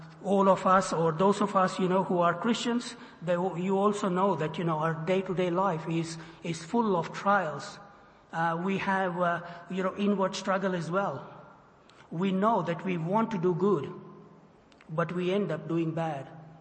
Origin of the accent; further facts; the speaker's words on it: Frankston, Victoria, Australia; I come from Frankston. We are two streets down inside.